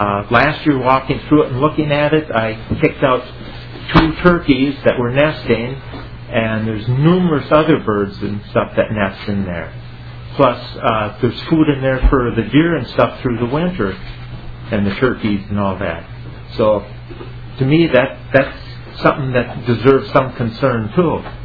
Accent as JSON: {"language": "English", "region": "Minnesota", "country": "United States", "said": "I'm from Winona County, Steve Hackens area."}